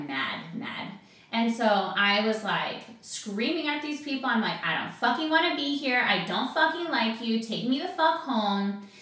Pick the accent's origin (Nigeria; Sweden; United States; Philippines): United States; Michigan; Well, I'm from Michigan